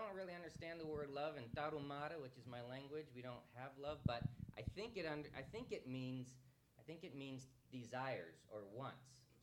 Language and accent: English; Deer Park, Washington, United States; We are local people from around this place. I grew up in Deer Park, and my wife grew up in Elk, Washington